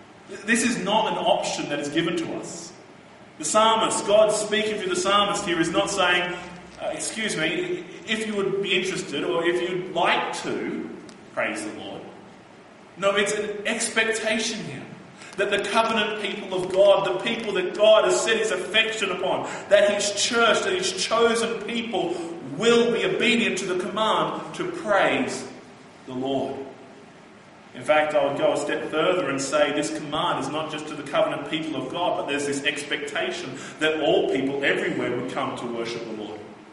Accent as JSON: {"language": "English", "country": "Australia", "said": "Now, I'm an Aussie. I love my country."}